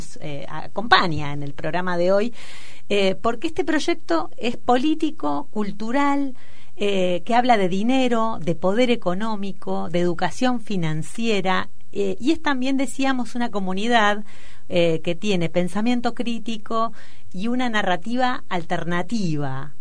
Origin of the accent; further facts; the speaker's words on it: Argentina; como argentinas en nuestro caso, hemos atravesado